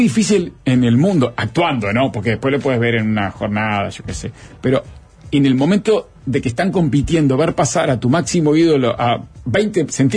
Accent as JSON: {"language": "Spanish", "region": "Canelones", "country": "Uruguay", "tie": "born there", "lives_now": "Peraza, Uruguay", "said": "Vivo en Peraza hace 16 años, soy canario de nacimiento."}